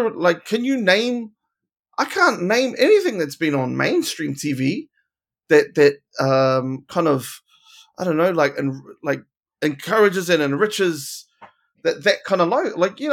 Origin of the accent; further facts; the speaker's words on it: South Auckland, Auckland, New Zealand; because growing up in South Auckland, you meet fafafingas everywhere.